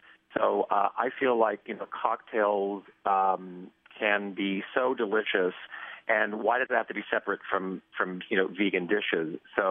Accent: Los Angeles, California, United States; You know, my family were dancers and artists and very influenced by other cultures, especially growing up in Los Angeles.

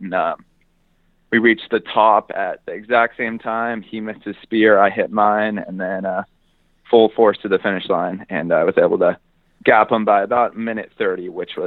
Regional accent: California, United States; now in Bellingham, United States; But I'm from the Bay Area, so I'm only an hour away from Johnny.

